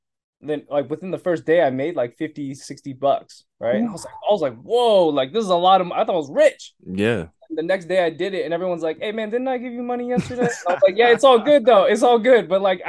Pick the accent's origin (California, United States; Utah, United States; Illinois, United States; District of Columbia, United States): California, United States; I grew up in the Bay. I grew up like 30 minutes south of San Francisco.